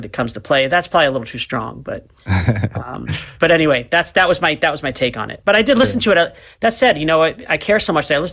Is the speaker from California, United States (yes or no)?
no; New York, United States; also born or lived in New England; I mean, I was from New York, so I'd spend summers in New York, but I guess I'd learned about stuff there, but my real life was kind of this New England prep school thing.